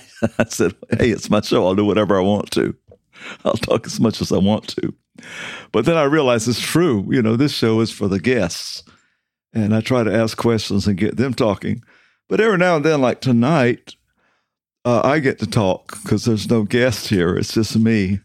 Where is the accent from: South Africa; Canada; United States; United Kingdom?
United States; the South; also born or lived in New England; And I should have known better because I grew up in the South. Cooks in the South love self-rising flour.